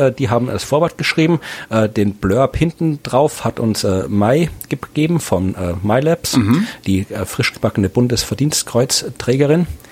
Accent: Krems, Lower Austria, Austria; Aber wir treten in nächster Zeit in Wien auf und in Krems, meiner Heimatstadt, einmal auf.

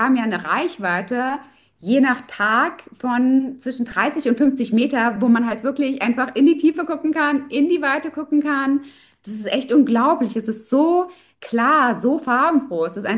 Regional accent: Germany; now in Egypt; Ich komme aus Deutschland und bin jetzt seit 3 Jahren ausgewandert nach Ägypten, obwohl ich tatsächlich die letzten 10 Jahre, 11 Jahre mittlerweile zwischen Deutschland und Ägypten immer hin und her pendel.

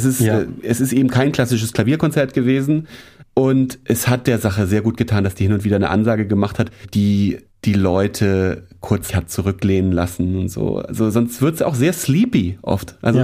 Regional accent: Germany; als German

